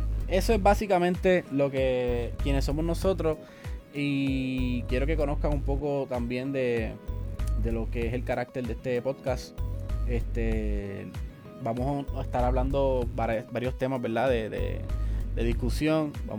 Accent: Cayey, Puerto Rico; yo soy de Calle y de Guabate

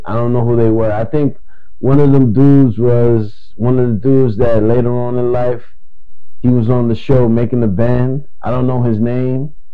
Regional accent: New York City, New York, United States; I'm gonna give you tidbits of me growing up in New York City

